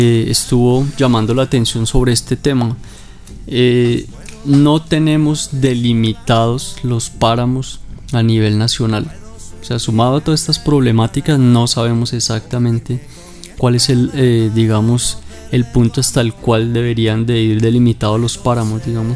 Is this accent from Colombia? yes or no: yes; Colombia; yo como colombiano